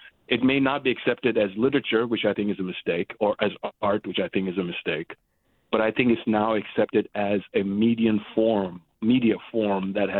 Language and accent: English; Pakistan; also born or lived in Turkey; I grew up in Pakistan and Turkey. I'm Turkish and Pakistani.